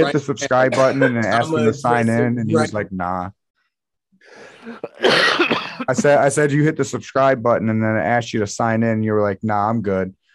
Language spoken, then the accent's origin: English; North Carolina, United States; Listen, I'm from Robinson County, North Carolina, and it's a little weird.